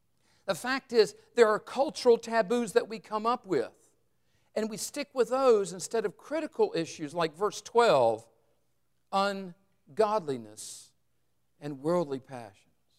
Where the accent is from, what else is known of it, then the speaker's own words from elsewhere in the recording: Burlington, North Carolina, United States; I remember when I was in high school, I grew up in Burlington